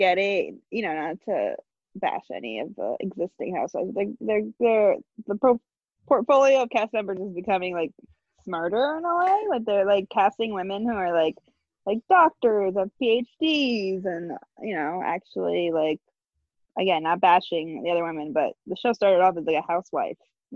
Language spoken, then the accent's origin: English; New Jersey, United States; okay, I'm a Jersey girl, so on the other side.